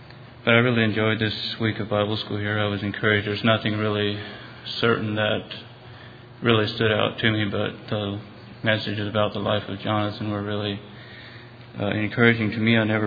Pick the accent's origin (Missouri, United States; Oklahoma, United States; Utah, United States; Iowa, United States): Missouri, United States; now in Pennsylvania, United States; from Central Missouri. I've actually been living in Pennsylvania for the last 4.5 months, moved in here because I have a special friend in here, I guess.